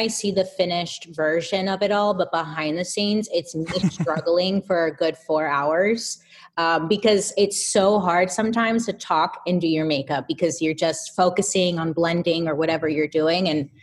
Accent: California, United States; Out in the Inland Empire, Southern California.

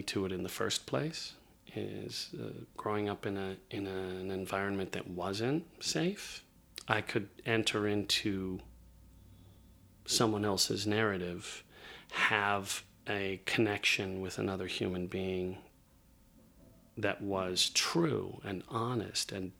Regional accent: Indianapolis, Indiana, United States; now in New York, United States; I grew up in Indiana.

